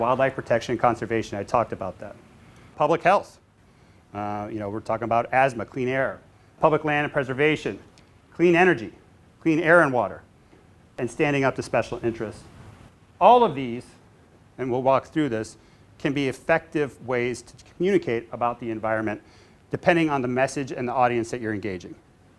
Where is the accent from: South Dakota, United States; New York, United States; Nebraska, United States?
South Dakota, United States; So I grew up in South Dakota. I grew up on the Missouri River, not literally on the Missouri River, but in a town right next to the Missouri River.